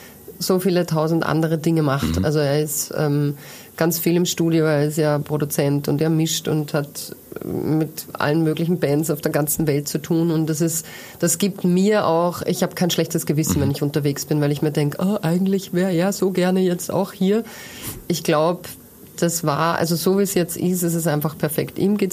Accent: Trentino-Alto Adige, Italy; Ja, Südtirol sowieso. Das gehört ja zu mir daheim. Meine Heimat.

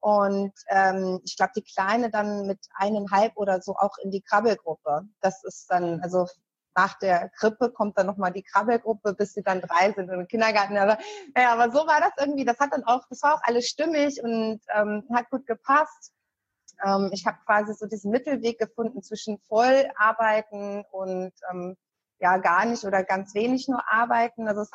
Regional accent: Hanover, Lower Saxony, Germany; ich komme zwar aus Hannover und habe auch viele Jahre in Hannover gelebt

